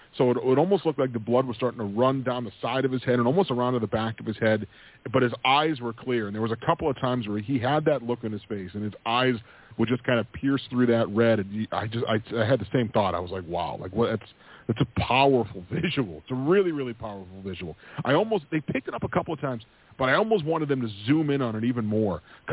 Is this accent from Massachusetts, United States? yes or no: yes; Boston, Massachusetts, United States; So I've covered UFC events in Massachusetts because I'm from Boston, and I know when they're here.